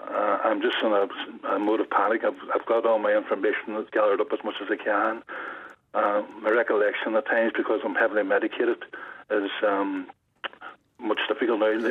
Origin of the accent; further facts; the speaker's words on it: Strabane, Northern Ireland, United Kingdom; I'm originally from Strabane, but I worked in Armagh for 26 years as a social worker, child protection social worker.